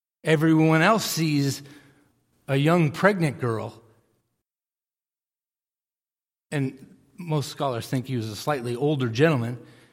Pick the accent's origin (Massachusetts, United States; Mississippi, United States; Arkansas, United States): Massachusetts, United States; Millis; I grew up in Millis, Massachusetts. We had one streetlight in the town. We had our McDonald's. The town next door had Burger King. That was Medway.